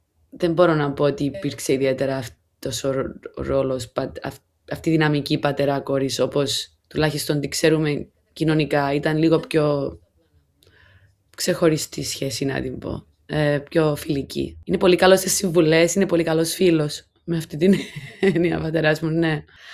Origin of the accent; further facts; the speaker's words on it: Cyprus; δεν ήταν καθόλου στα πλάνα μου μεγαλώνοντας στην Κύπρο